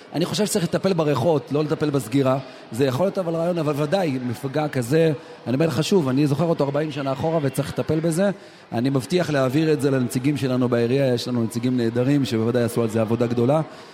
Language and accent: Hebrew; Jerusalem, Jerusalem District, Israel; אני ירושלמי, גדלתי במנהרה הזאת, עברתי שם מאז שאני ילד קטן.